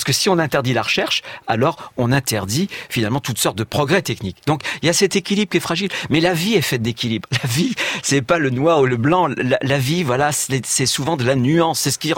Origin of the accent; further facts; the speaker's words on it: Pays de la Loire, France; Moi, je suis de Vendée, je ne pourrais pas voter, par exemple.